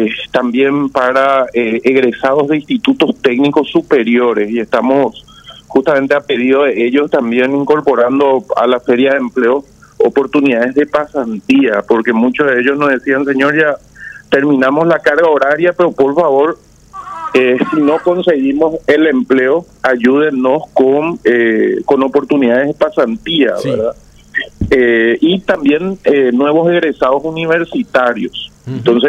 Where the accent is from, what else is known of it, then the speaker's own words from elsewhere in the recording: Asunción, Paraguay; Yo soy de Barrio Obrero.